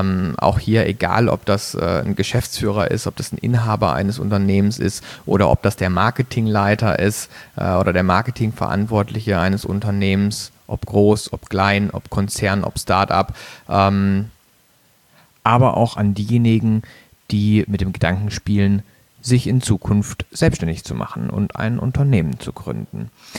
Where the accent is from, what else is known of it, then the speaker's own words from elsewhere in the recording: Baden-Baden, Baden-Württemberg, Germany; moved away as an adult; ich bin mittlerweile 35 Jahre alt, bin aufgewachsen in Baden-Baden, einem kleinen Örtchen in der Nähe vom Schwarzwald, also ich komme aus dem Süden Deutschlands, habe mein Abitur da gemacht auf einem Wirtschaftsgymnasium